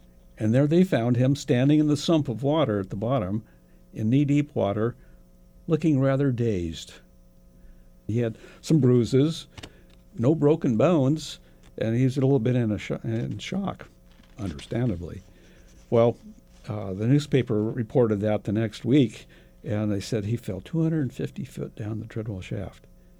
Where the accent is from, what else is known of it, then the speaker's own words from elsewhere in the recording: Douglas, Alaska, United States; I grew up in Douglas. My dad came up as a fish biologist with our family in 1957, and we ended up living down at the end of St. Anne's Avenue.